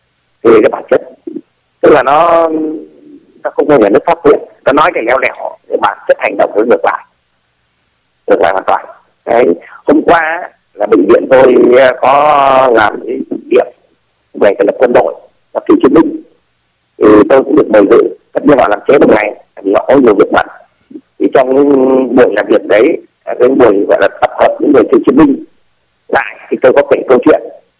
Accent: Hanoi, Vietnam; Nó từ mình, quê mình như Tấn Ninh mình, mà tôi lớn lên Hà Nội từ bé.

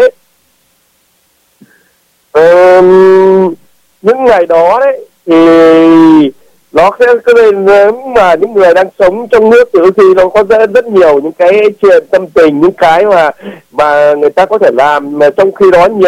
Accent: Hải Dương, Vietnam; không có một cái ngày lễ nào ở miền Bắc hiện nay nói chung và riêng quê hương Hải Dương tôi nói riêng, nói chung là Việt Nam nói

